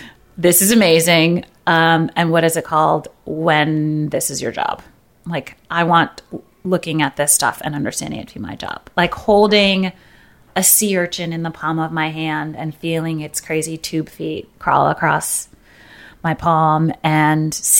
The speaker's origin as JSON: {"language": "English", "town": "Brooklyn", "region": "New York", "country": "United States", "tie": "born or raised there", "said": "So I grew up in Brooklyn."}